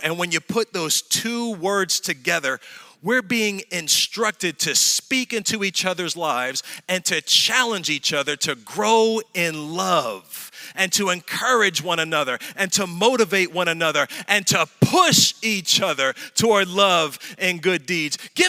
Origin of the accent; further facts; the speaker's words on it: New York, United States; I'm from the city. Shoot, I'm from New York.